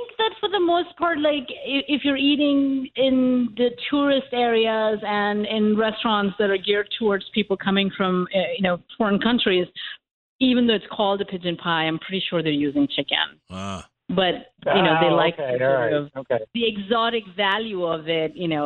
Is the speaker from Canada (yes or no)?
no; India; now in United States; I grew up in India, and we sort of in India, you do nose to tail cooking